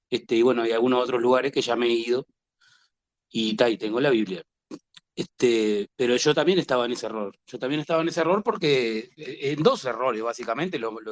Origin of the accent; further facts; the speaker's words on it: Uruguay; Yo soy uruguayo igual que él.